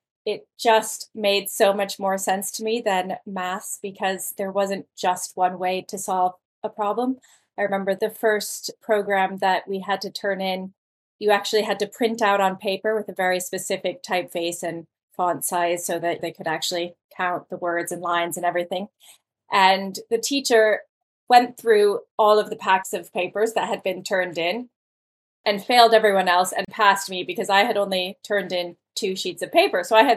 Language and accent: English; Iowa, United States; Well, as you mentioned, I'm from Middle America, so growing up in Iowa, but I'd say I was always an entrepreneur at heart ever since a young child.